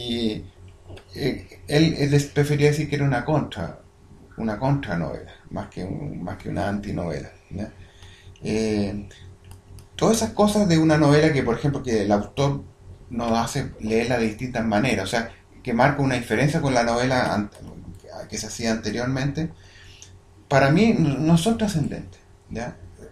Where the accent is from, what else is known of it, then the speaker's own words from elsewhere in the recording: Chile; moved away; also born or lived in Spain; yo justamente en esa época yo me fui a vivir a España, ¿ya? Como muchos chilenos y muchos amigos que estaban aburridos de la cosa